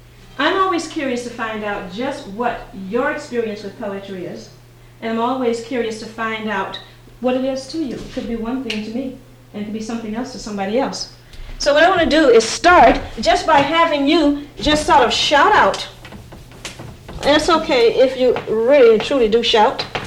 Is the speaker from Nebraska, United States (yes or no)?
no; Richmond, California, United States; I'm from Richmond, California. I teach high school and I teach junior college.